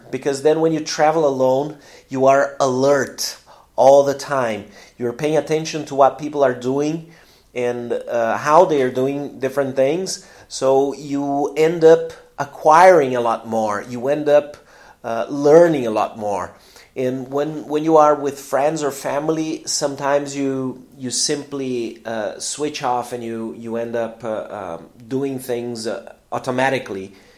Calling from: Porto Alegre, Rio Grande do Sul, Brazil; English is a second language

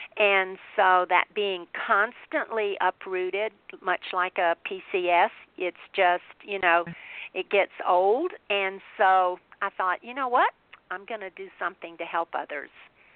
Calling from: Phoenix, Arizona, United States; I'm calling from Phoenix, Arizona, and it's rather hot here.

